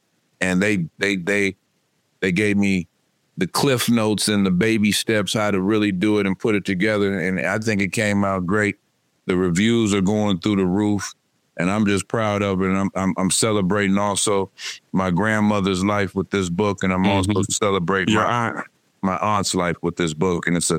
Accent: Pomona, California, United States; I'm born and raised in Pomona, but my grandfather is born and raised in Detroit.

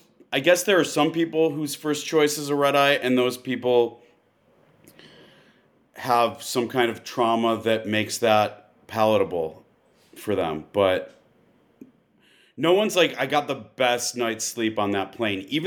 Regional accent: Midwest, United States; I grew up in the Midwest

